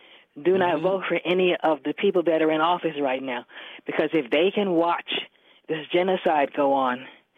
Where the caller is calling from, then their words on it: Fort Washington, Maryland, United States; Okay, it's … from Fort Washington. Hello.